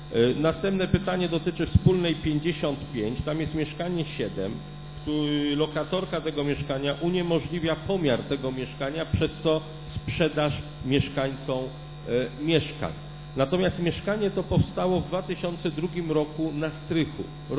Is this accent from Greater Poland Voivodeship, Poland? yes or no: yes; Poznań, Greater Poland Voivodeship, Poland; my poznaniacy